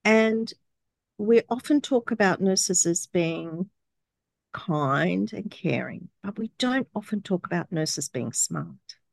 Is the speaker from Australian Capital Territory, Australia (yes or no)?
yes; Canberra, Australian Capital Territory, Australia; I grew up in Canberra and I moved to Wollongong in a relationship at the time